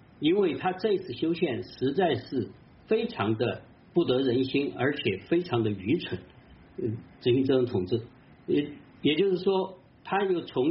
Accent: China; 我们中国人或者说我们的后代

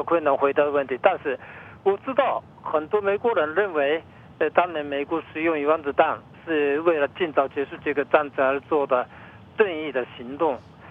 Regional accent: Japan; Chinese is a second language; 对此，我们日本人觉得很大的不满

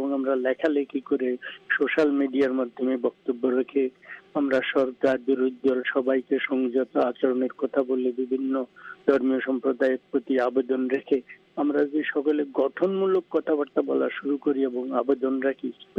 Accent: Bangladesh; কারণ আমরা যেহেতু বাংলাদেশের লোক

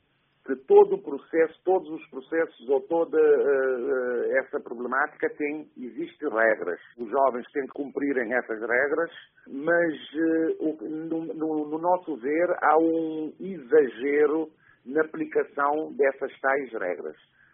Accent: Maio, Cape Verde; somos naturais da Ilha do Maio, Cabo Verde.

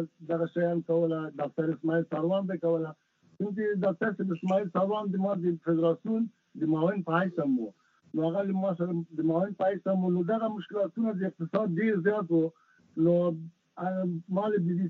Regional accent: Logar, Afghanistan; مونږ اصلا د لوګر د سر

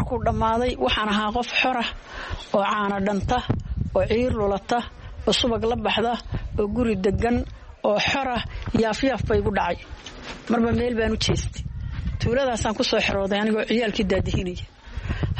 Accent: Somalia; Markii hore waxaan ahaa qof reer Koonfur ah, Koonfur baan ka yimid.

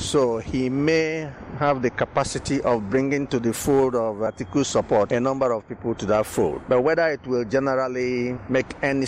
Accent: Nigeria; as a Nigerian

